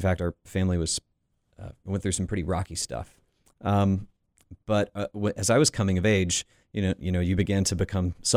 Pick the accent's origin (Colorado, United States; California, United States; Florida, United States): Florida, United States; Panama City Beach; I grew up in Panama City Beach, Florida. Panama City is a town that culturally is probably more like South Alabama with a beach. There are kind of two halves to it. And so I grew up on the beach side.